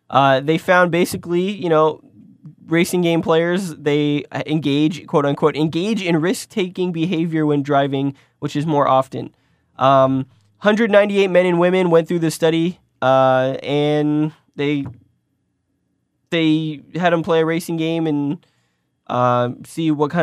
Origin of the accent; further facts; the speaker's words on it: United States; I'm from, I don't know. I'm from America, I guess.